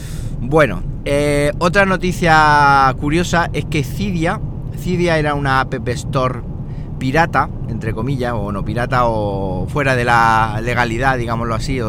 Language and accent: Spanish; Siles, Andalusia, Spain; Yo he estado en el pueblo, ahí en Sile, Jaén. Yo soy de Sile, Jaén, no sé si lo sabéis.